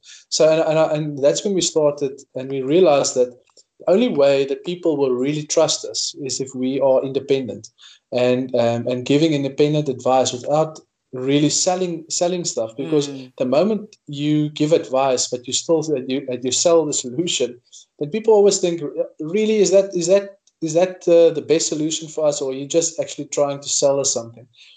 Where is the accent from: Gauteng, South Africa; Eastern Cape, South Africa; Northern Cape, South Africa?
Northern Cape, South Africa; I grew up in the Northern Cape, and everybody around us were always in agriculture.